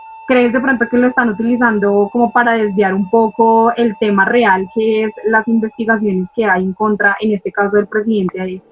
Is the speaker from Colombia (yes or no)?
yes; Colombia; ¿De verdad podríamos llegar a decir como colombianos que causa dolor el asesinato o la muerte de un narcotraficante?